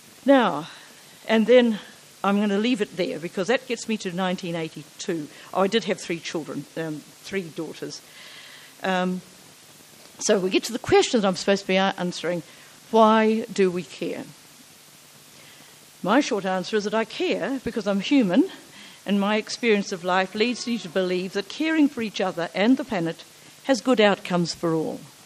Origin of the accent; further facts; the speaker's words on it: Gisborne, New Zealand; born there; I was born in Gisborne, oldest of 3 children, and actually just right at the beginning of the World War II, in November 1939.